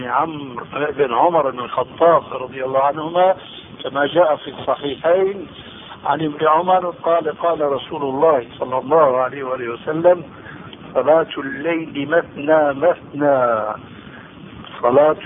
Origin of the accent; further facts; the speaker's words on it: Syria; عندنا في الشام يسمى المقدمة بالتذكير